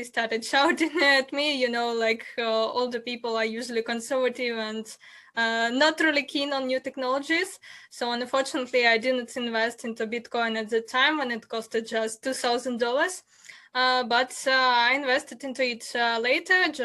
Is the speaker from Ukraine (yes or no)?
yes; Ukraine; And actually, I'm from Ukraine